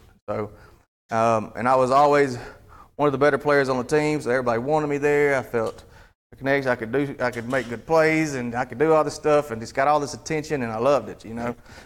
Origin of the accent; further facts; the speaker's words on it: Columbus, Mississippi, United States; I'm from Columbus, Mississippi. I grew up in a divorced family.